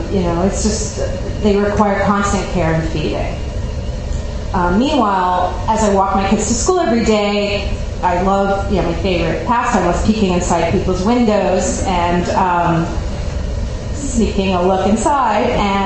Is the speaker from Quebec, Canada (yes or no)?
yes; Montreal, Quebec, Canada; moved away as an adult; I grew up in Montreal, and like a lot of young professionals trying to get into publishing, I moved to New York.